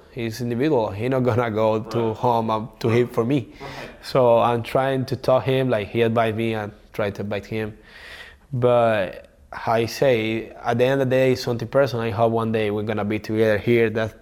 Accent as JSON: {"language": "English", "country": "Cuba", "second_language": "English", "said": "And I already bring that thing, I come from Cuba."}